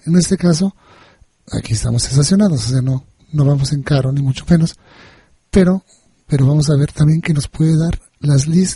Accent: Morelia, Michoacán, Mexico; yo soy de Morelia, Michoacán.

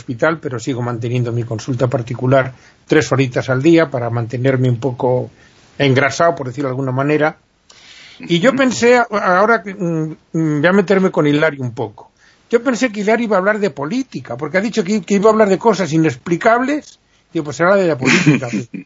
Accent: Segovia, Castile and León, Spain; also born or lived in Zamora; Yo llevo aquí viviendo 40 años, aunque soy nacido en Zamora, y luego a los 8 años fui a Segovia, donde me queda la familia que me queda

